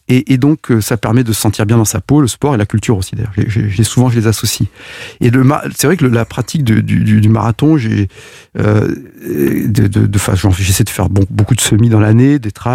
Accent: France; Chez nous, en France

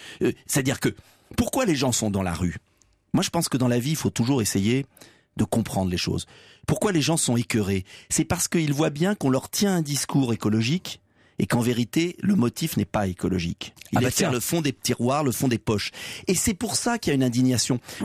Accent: France; Moi, je suis français

